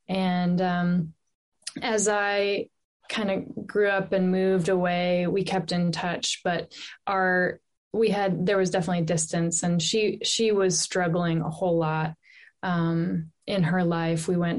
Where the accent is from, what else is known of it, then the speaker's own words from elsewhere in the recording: Johnson City, Tennessee, United States; So I grew up in East Tennessee in Johnson City, and I had a friend there that I grew up with. When I moved there in second grade, we used to ride the bus together